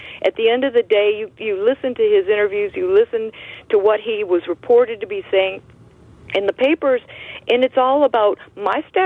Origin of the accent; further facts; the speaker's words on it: Detroit, Michigan, United States; born there; Hey, I am a Lions fan. I was born in Detroit.